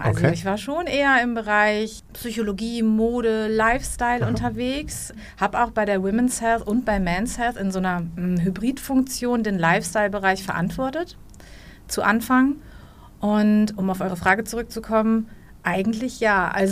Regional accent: North Rhine-Westphalia, Germany; born there; now in Hamburg, Germany; 40 Jahre alt, gebürtige Ostwestfälin, lebe aber seit 20 Jahren in Hamburg.

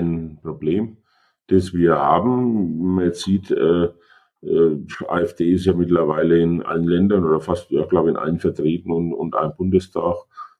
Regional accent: Burgstall, Bavaria, Germany; Meine Heimat, also Burgstall.

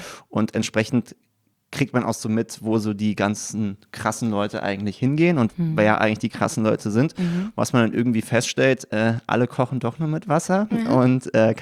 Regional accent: Berlin, Germany; Also, ich bin Berliner, deswegen auch Abi in Berlin gemacht.

